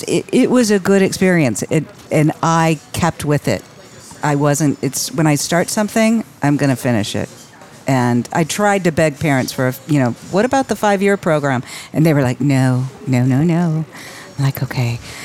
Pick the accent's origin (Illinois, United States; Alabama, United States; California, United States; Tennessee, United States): California, United States; Los Angeles; Yeah, I grew up in Los Angeles, and both my parents worked.